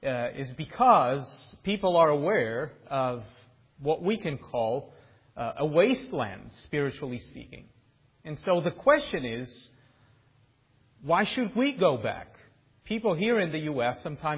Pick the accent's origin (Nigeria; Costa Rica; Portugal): Portugal; And as you heard, I'm originally from Portugal, where I intend to go back.